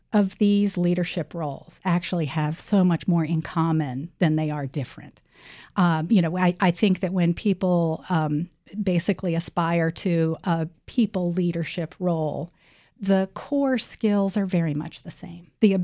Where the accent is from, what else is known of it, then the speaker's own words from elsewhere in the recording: Lexington, Virginia, United States; I grew up in Lexington, Virginia. And it's a college town, as you know.